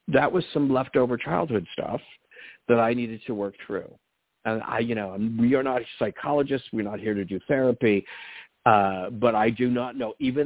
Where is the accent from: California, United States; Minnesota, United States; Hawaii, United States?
California, United States; I'm from Southern California, so I've seen this my whole life